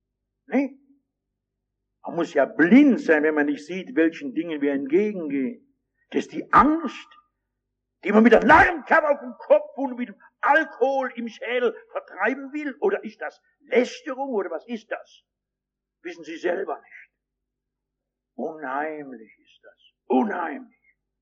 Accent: Rhineland, Germany; also wenn ich Karneval sage, dann sage ich als Rheinländer, bei uns heißt es Karneval

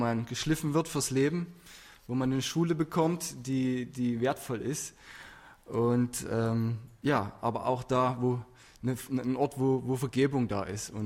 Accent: Wernesgrün, Saxony, Germany; now in Dortmund, Germany; wir wohnen ein Stück seit einer Weile in Dortmund. Und ich wollte nie aus meinem kleinen Dorf weg. Ich komme aus Wernesgrün, das berühmt ist für sein Bier.

